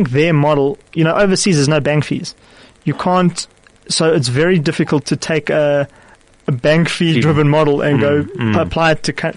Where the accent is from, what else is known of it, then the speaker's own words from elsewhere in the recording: South Africa; So as a South African, you know, we can be proud